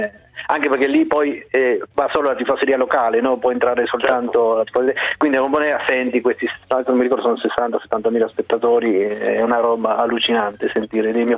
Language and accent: Italian; Argentina; Io sono stato diverse volte, anche perché sono argentino.